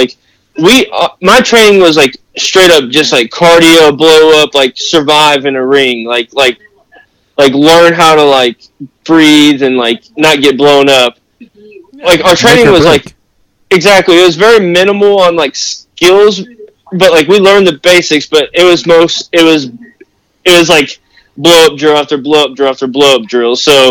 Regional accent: Kentucky, United States; also born or lived in Indiana; Growing up, like, I was born in Indiana, but, like, at like the age of 3, we moved to Kentucky to help take care of my grandma

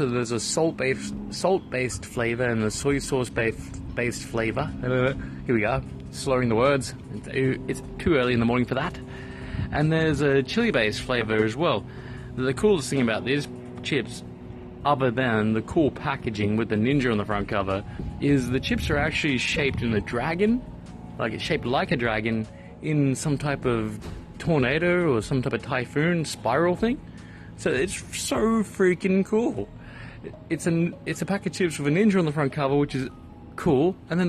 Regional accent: Australia; now in Tokyo, Japan; because I'm Australian, and in Australia we're looking at around about 50 degrees.

